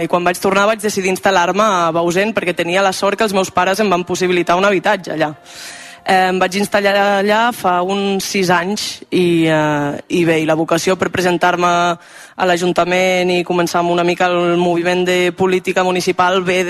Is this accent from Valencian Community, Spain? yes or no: no; Catalonia, Spain; first language Aranese; Catalan is a second language